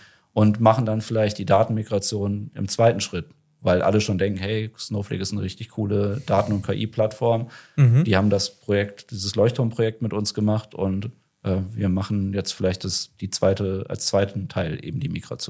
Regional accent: Düsseldorf, North Rhine-Westphalia, Germany; ich bin aus dem Raum Düsseldorf, habe lange in Düsseldorf selber gewohnt, jetzt mittlerweile im Umland.

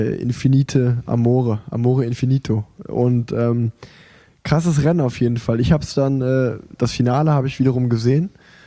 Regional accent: Germany; das kann man als Deutscher oder Deutsche gar nicht so nachfühlen. Stell dir mal vor, wir hätten in Deutschland eine Grand Tour.

